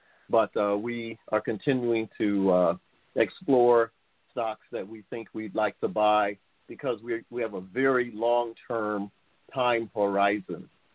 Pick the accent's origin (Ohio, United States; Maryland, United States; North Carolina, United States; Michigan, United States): North Carolina, United States; Sure. I grew up in North Carolina and was raised in a household of educators.